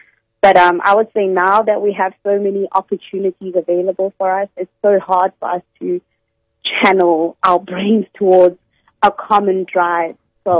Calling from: Port Elizabeth, Eastern Cape, South Africa; Going from Port Elizabeth.

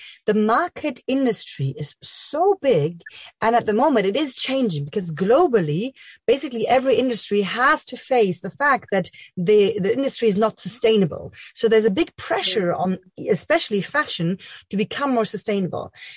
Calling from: Berlin, Germany; I'm calling from Berlin, Germany.

